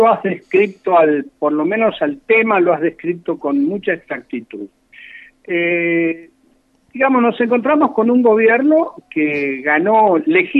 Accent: Tandil, Buenos Aires Province, Argentina; moved away as an adult; Yo me fui de Tandil a los 18 años, que la cuenta la saque otro.

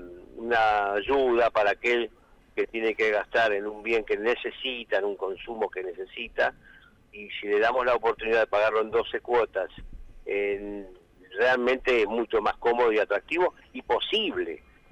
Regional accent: Lomas de Zamora, Buenos Aires Province, Argentina; yo soy de Loma de Zamora

